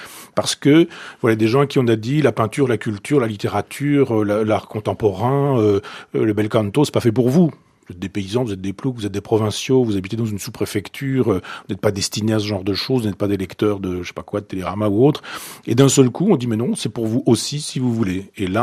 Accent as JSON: {"language": "French", "town": "Chambois", "region": "Normandy", "country": "France", "tie": "born there", "said": "Et puis, je me suis replié sur mon village natal, à 12 km, Chambois."}